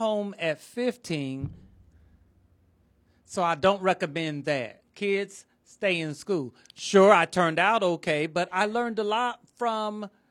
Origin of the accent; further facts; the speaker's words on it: Ohio, United States; born or raised there